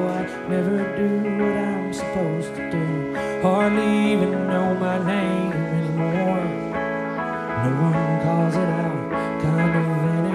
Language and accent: English; Muscle Shoals, Alabama, United States; I'm from Muscle Shoals, Alabama, and thank you. That's a good place to be from.